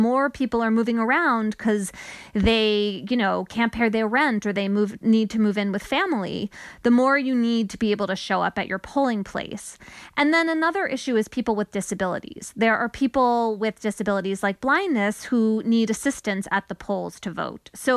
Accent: Connecticut, United States; Though my home state of Connecticut, the Secretary of State just said, yes, we're going to mail every registered voter a mail-in ballot for November.

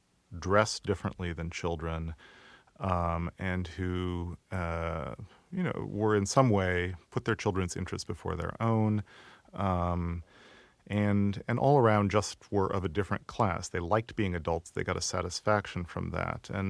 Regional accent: Midwest, United States; that I saw a lot of when I was growing up in the Midwest.

